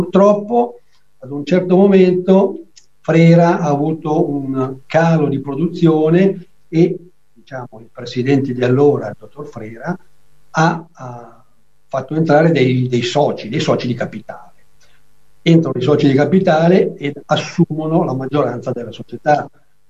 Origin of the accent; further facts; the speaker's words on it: Tradate, Lombardy, Italy; io sono di Tradate, abito tra l'altro, diciamo, dirimpetto al museo